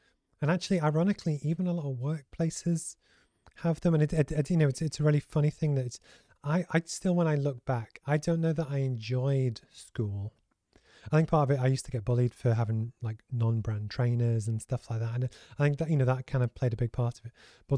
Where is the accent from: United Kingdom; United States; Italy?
United Kingdom; Liverpool, North West England; I grew up in Liverpool and actually the population was 99% white. And it was just, I only knew people from that, you know, our hometown.